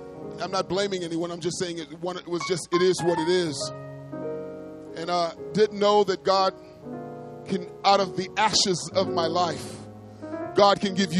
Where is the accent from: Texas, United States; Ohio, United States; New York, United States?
New York, United States; Brooklyn; But, I'm not Haitian. So he speaks to me in Creole. He goes, but he didn't realize I'm from Brooklyn. I don't know no Haitian.